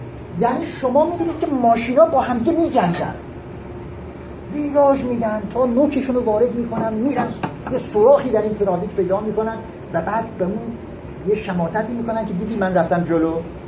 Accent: Iran; من شخصا ببخشید به عنوان یک ایرانی

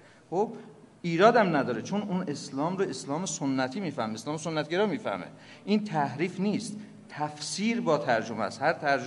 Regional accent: Iran; ما هم ایرانی هستیم

